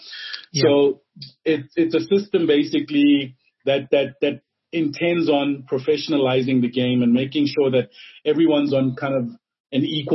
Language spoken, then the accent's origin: English; South Africa; I travel around the continent quite a bit, and every time I mention I'm from South Africa, everybody looks up to the South African